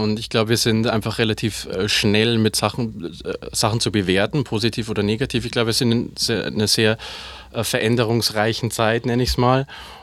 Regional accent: Munich, Bavaria, Germany; born there; Das heißt, ich habe mich schon als Bayer entlarvt. Genau, ich bin gebürtiger Münchner und wohne gerade und lebe gerade in München.

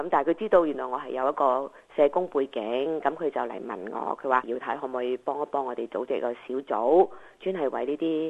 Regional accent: China; 或者係你知我哋中國人有時覺得呢個病咧就係、是、唔會好翻㗎

